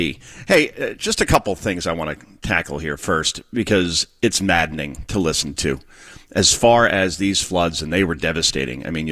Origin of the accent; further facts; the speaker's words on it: New Jersey, United States; 25 dead in my home state of New Jersey